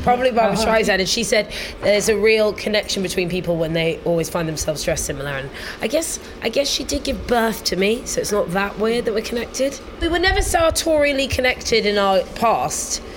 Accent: Scotland, United Kingdom; She's also Scottish, and so am I, and we're black Scottish people, and that's a particular thing of its own.

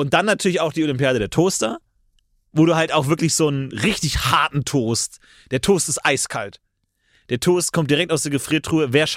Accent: Serbia; Komm schon, für Serbien. Mein Heimatland, meine ganze Familie schaut zu.

